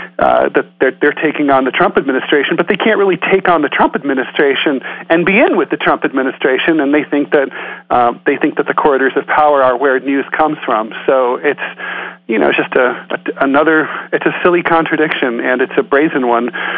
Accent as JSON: {"language": "English", "region": "Ohio", "country": "United States", "tie": "born or raised there", "said": "I come from Ohio, and I remember air quality alerts in the 1970s as a kid."}